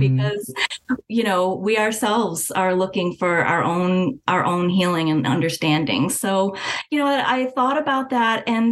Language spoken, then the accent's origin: English; Virginia, United States; moved away as an adult; also born or lived in Boston / New England; Yeah, so I am originally from Virginia. I was born and raised here and went to college here.